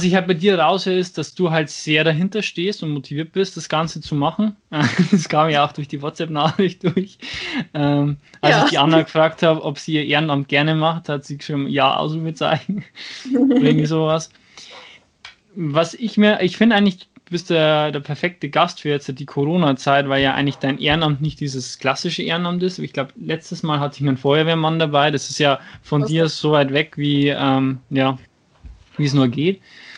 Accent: Schwandorf, Bavaria, Germany; wir sind schon hier aus meiner Heimatstadt, aus Schwandorf und Regensburg, das ist so bei Nürnberg, Münchener Gegend

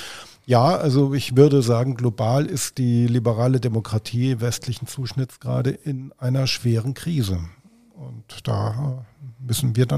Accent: Southwest Germany, Germany; ich bin im Südwesten von Deutschland aufgewachsen

